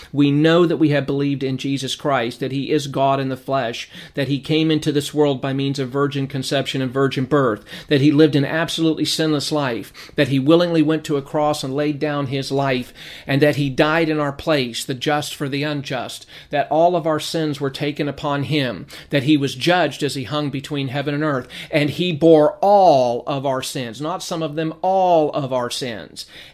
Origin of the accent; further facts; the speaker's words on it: Lancaster, California, United States; born there; I was born in Southern California, in Lancaster, in the Los Angeles Hospital.